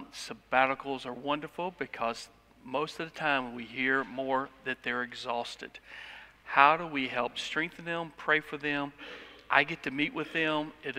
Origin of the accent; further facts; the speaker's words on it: Roanoke, Virginia, United States; So I grew up in Roanoke, Virginia.